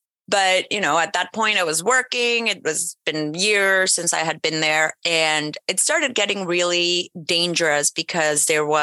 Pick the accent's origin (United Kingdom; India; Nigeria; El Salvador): El Salvador; also born or lived in Mexico; now in New York, United States; I've moved around, not a lot, but I have moved countries. I'm from El Salvador, lived in Mexico for a really long time and then moved to New York.